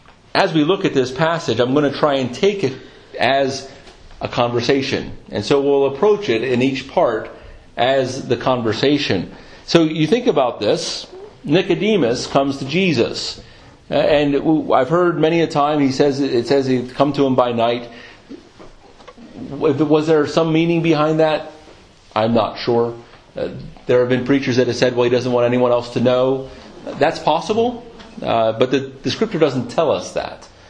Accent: United States; So even though we come from the United States and we speak English, it's not the same English.

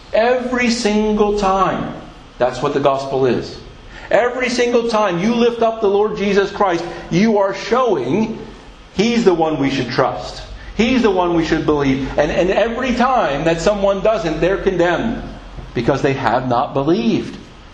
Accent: Philadelphia, Pennsylvania, United States; now in United Kingdom; So where I grew up in Philadelphia, we'd go to the seaside, and the ocean, the way that the curve of the land was, boy, the beaches were always clear, always clean.

